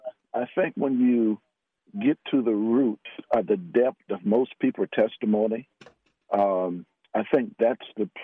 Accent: Miami, Florida, United States; now in Texas, United States; Listen, I'm a Floridian. I grew up in Miami, Florida.

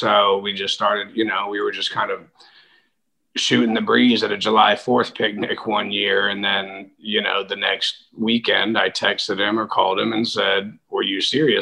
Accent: Geneva, Switzerland; we were in Geneva, which is on the French side. So I, you know, all my siblings and I all went to school in French. So we all. Family, you know, we all speak French fluently.

